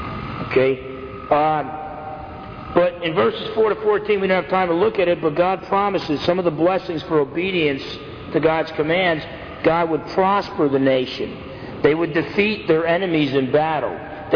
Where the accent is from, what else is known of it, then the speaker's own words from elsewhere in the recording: New Jersey, United States; born there; You know, I was born in North New Jersey